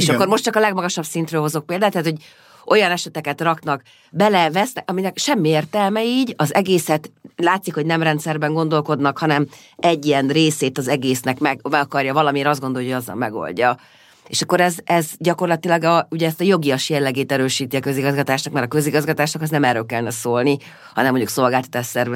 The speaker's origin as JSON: {"language": "Hungarian", "town": "Vác", "region": "Pest", "country": "Hungary", "said": "De én váci vagyok"}